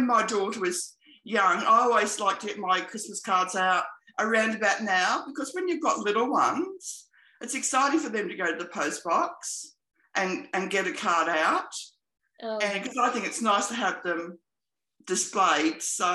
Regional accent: Brisbane, Queensland, Australia; I'm from Brisbane, Australia, in Queensland.

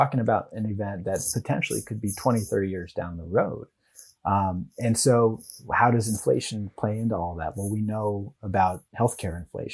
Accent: California, United States; I'm from Marin County. It's just across the Golden Gate Bridge from San Francisco.

